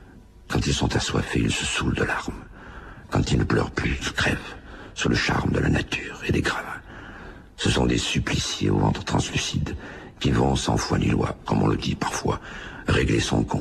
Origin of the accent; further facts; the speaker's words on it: Monaco; je donne ce concert sur la place du Palais du Prince à Monaco, parce que je suis monégasque, et puis sur la place Saint-Marc à Venise, parce que je suis à moitié italien.